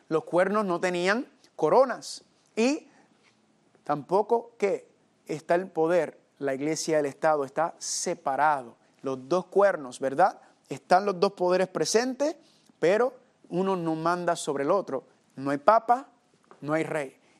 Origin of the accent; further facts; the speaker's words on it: United States; born there; Porque yo nací en los Estados Unidos de América, así que yo sé, familia, lo que esta nación produce